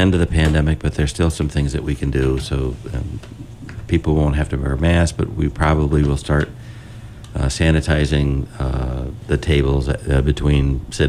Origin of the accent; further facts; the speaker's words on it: Connecticut, United States; also born or lived in Massachusetts; I grew up in Connecticut and Massachusetts, and the agricultural fairs were fun.